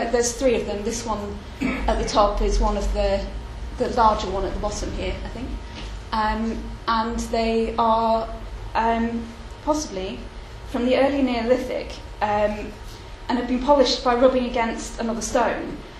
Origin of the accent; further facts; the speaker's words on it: Lancaster, North West England, United Kingdom; I'm from Lancaster, and I've grown up here, and I'm still living in the same house on Fairfield.